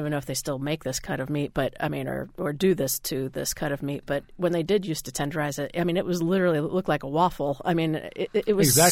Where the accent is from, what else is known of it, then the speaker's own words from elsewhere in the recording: Indiana, United States; I didn't like fish when I was a kid either because I grew up in Indiana. There was no fish.